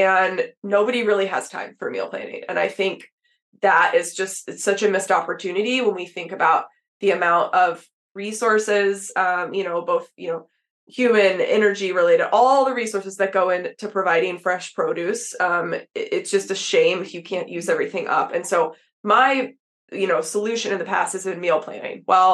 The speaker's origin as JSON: {"language": "English", "region": "Texas", "country": "United States", "tie": "born or raised there", "said": "I grew up in Texas, like pretty much ate them every day."}